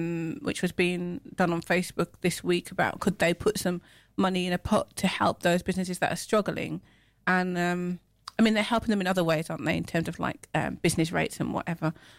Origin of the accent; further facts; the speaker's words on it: Midlands, United Kingdom; accent: Midland; My Midland accent.